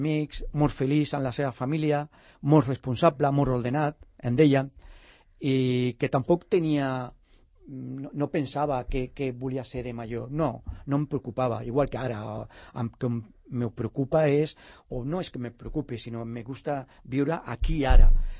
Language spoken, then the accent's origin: Catalan; Sant Cugat, Catalonia, Spain; also born or lived in Écija; jo vaig néixer a Écija, a Sevilla. El que passa que quan tenia 4 anys van venir aquí En principi vivia a una petita masia a les afores de Sant Cugat i després a l'any 75 dintre del poble